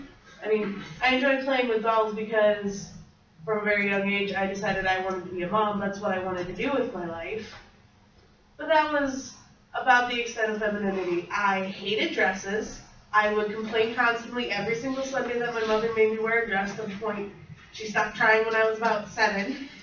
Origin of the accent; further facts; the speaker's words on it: Michiana, United States; I know I grew up in Michiana, small town, farming community, everything like that.